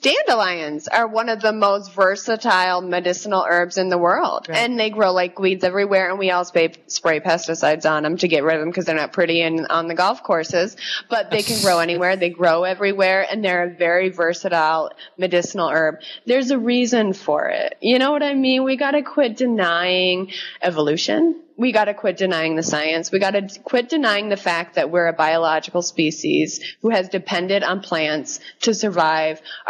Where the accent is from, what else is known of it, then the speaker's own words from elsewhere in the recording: Dodge City, Kansas, United States; I drove through Kansas, you know, I was born and raised in Dodge City.